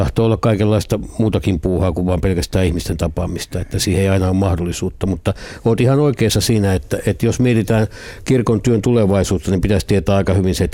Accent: Mikkeli, South Savo, Finland; now in Helsinki, Finland; On hiihtomaastot on siellä kotipuolessa Mikkelissä, ja kun viikot menee Helsingissä töissä

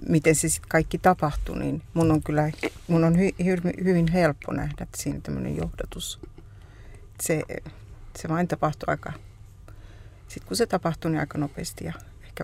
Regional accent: Oulu, North Ostrobothnia, Finland; now in Helsinki, Finland; me muutettiin Oulusta pääkaupunkiseudulla.

